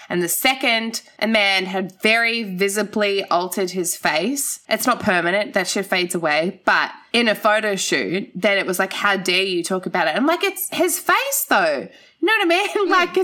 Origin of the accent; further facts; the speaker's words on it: Gold Coast, Queensland, Australia; babe, I grew up on the Gold Coast.